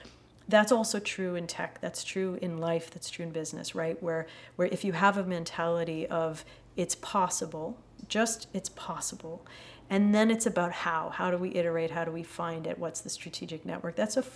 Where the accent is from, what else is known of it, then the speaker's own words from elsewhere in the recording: Montreal, Quebec, Canada; moved away as an adult; now in United States; I grew up in Quebec during a time of deep recession. I'm from Montreal, and you couldn't get a job waiting tables with a PhD when I was young. And so I left.